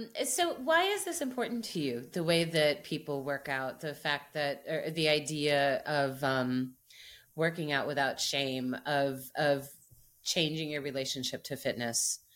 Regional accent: Midwest, United States; But coming as a Midwesterner, I can make all these jokes.

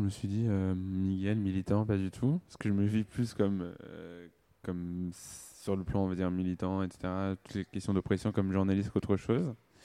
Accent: Rwanda; parce que je suis rwandais.

